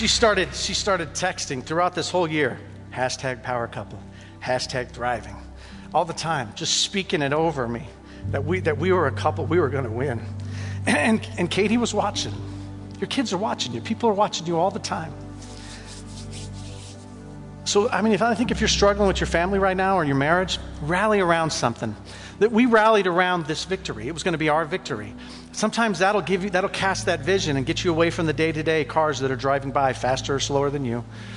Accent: West Coast, United States; And I wasn't supposed to win because I'm from the West Coast, never win.

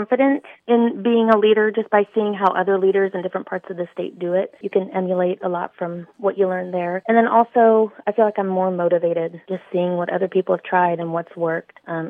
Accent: Bremen, Kansas, United States; I'm from Bremen, Kansas, but Hanover Hospital sponsored me for the program.

